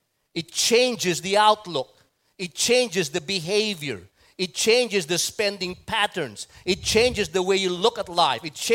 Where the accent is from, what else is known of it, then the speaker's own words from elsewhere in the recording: Philippines; English is a second language; it's also hard to preach in English because I'm a Filipino.